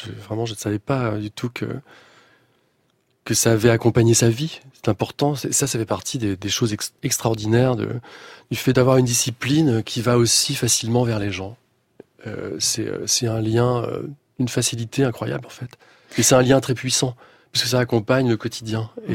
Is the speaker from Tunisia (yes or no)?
no; Rennes, Brittany, France; Oui, oui, oui, je viens de Rennes et c'est un fait.